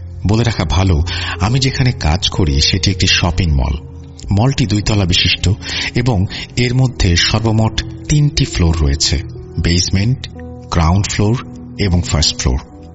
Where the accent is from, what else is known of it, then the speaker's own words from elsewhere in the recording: Narsingdi, Dhaka Division, Bangladesh; moved away as an adult; now in Jeddah, Saudi Arabia; আমার বাড়ি ঢাকা বিভাগে নরসিংদী জেলার খোরাসানে। বর্তমানে আমি সৌদি আরবের জেদ্দার বাস্কিন রবিন্স আইসক্রিম কোম্পানিতে একটি আইসক্রিম পার্লারের ব্রাঞ্চ ম্যানেজার হিসেবে নিযুক্ত আছি।